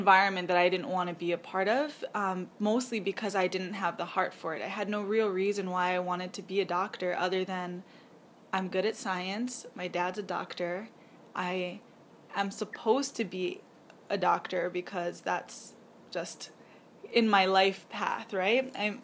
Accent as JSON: {"language": "English", "region": "Hawaii", "country": "United States", "said": "my wealthy school, I come from Hawaii where everything is green all the time, it's beautiful everywhere."}